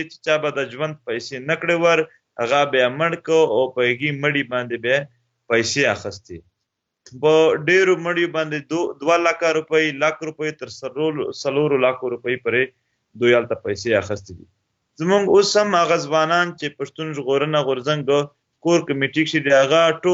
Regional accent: Khyber Pakhtunkhwa, Pakistan; دلته زیاتره مونږ اوس د وزیرستان نه راغلی یو

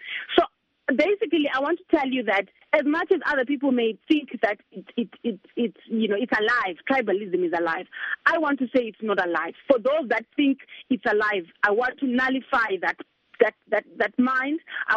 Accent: Bulawayo, Zimbabwe; also born or lived in Mberengwa; I am from Berengwa. I was brought up in Berengwa. I was born in Berengwa. I am definitely a Shona girl. But I was brought up, I was raised in Bobulawayo, and my mother, Ngumantini, she's a Ndebele woman.

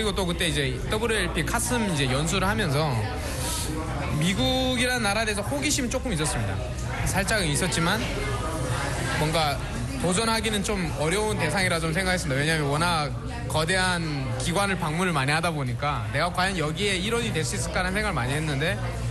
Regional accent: North Korea; also born or lived in South Korea; now in United States; 제 배경으로서 이제 북한이라는 배경을 가졌을 때

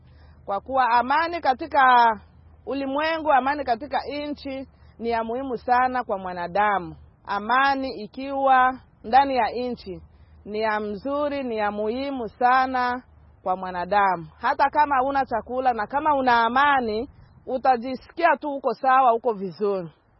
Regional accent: South Kivu, DR Congo; now in United States; Niko mkongomani, natoka Kongo, Sud Kivu. Nina miaka 41 kwa sasa hivi. Nina familia, nina watoto na niko hapa Amerika.

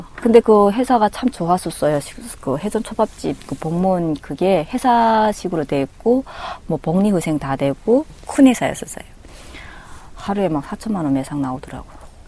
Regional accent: North Korea; now in South Korea; 고향 이북이라 그러니까.

